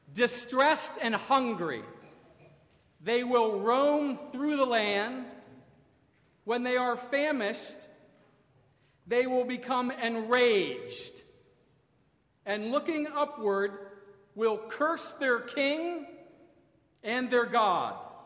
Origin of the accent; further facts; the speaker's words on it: Dayton, Ohio, United States; When I was a young boy growing up near Dayton, Ohio, we only had, at the time, three television stations to choose from